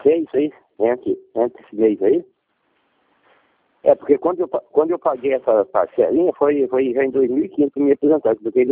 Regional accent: Mato Grosso, Brazil; now in Campinas, Brazil; Eu vim de Mato Grosso pra cá, tá?

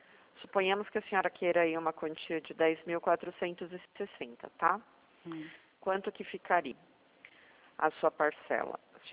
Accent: Sorocaba, São Paulo, Brazil; Eu sou de Sorocaba, aqui é bem quente.

